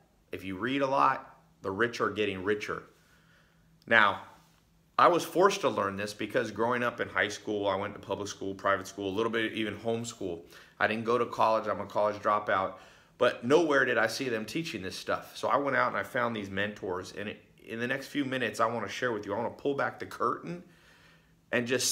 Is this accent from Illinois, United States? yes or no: no; Long Beach, California, United States; born there; I was born in Long Beach, California. I spent my teenage years in a mobile home.